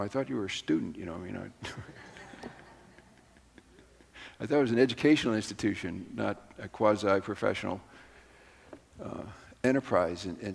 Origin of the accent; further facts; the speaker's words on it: Boston, Massachusetts, United States; Now, I grew up in Boston.